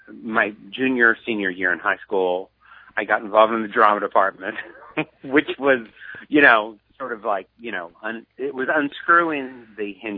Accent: Texas, United States; also born or lived in Casper, Wyoming; We ended up in Texas and stayed there. So really, I'm really a Texan, but I was born in Casper, Wyoming.

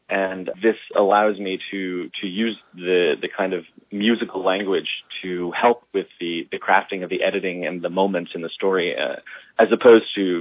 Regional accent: New Jersey, United States; growing up in New Jersey.

